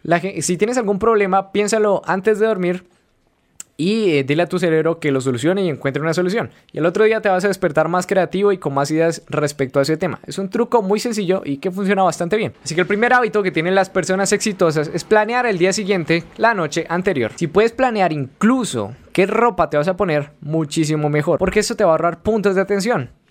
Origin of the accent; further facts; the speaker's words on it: Colombia; No sé por qué digo güey si soy colombiano, parce.